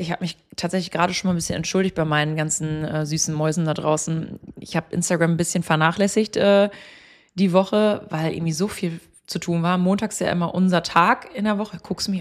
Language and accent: German; Bocholt, North Rhine-Westphalia, Germany; Bocholt-Barlow, meiner Heimat, unsere Heimat, deiner Heimat, geshootet und dann so Richtung Holland, Winterswijk, weil viele wissen ja nicht, mein Zuhause, mein Dorf ist ja noch nah an Holland dran.